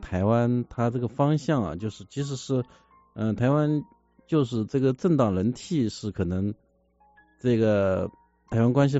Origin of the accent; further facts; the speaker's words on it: China; 我虽然是来自大陆啊，然后也去过一次台湾啊